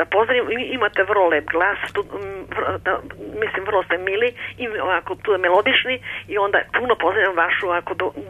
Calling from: Leskovac, Southern and Eastern Serbia, Serbia; Ja sam slušateljka iz Leskovca

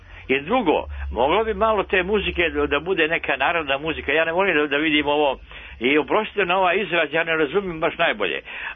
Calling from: Kosovo; Slušam ja vaš program, ja sam sa Kosmeta.

